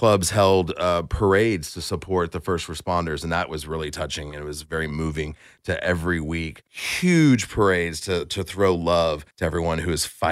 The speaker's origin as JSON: {"language": "English", "town": "New York City", "region": "New York", "country": "United States", "said": "I'm a New Yorker, so what happened to New York?"}